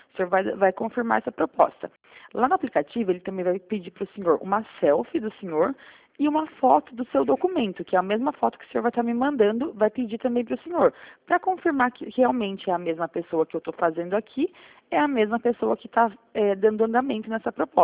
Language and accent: Portuguese; São Roque, São Paulo, Brazil; eu sou de São Roque.